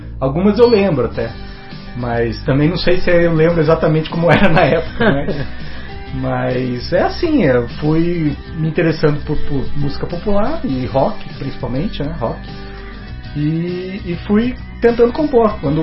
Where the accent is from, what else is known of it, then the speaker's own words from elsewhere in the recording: Curitiba, Paraná, Brazil; Ah, eu sou curitibano, né? Músico curitibano.